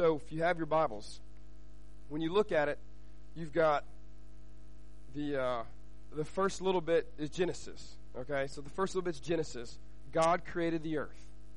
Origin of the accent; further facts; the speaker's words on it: Alabama, United States; We're from the States, the United States, from Alabama. So I'm from the South, so if you hear me say y'all, because I'm a Southerner, so I say y'all.